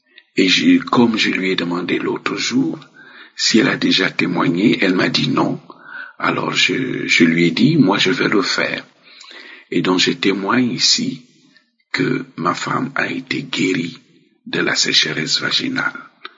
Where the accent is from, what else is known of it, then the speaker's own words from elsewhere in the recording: Cameroon; now in France; Je suis Camerounais vivant en France